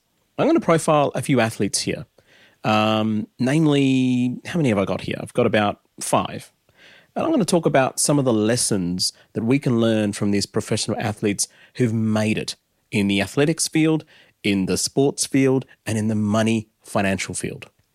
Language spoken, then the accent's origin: English; Adelaide, South Australia, Australia; as a 90s kid growing up in Adelaide